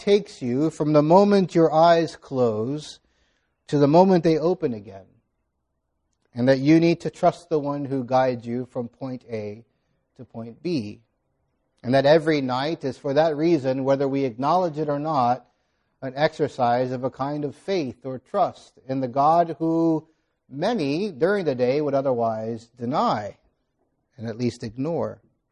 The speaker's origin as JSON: {"language": "English", "town": "Miami", "region": "Florida", "country": "United States", "tie": "born or raised there", "said": "As a child growing up in Miami, my mother particularly enjoyed making piñatas for every birthday party for us four"}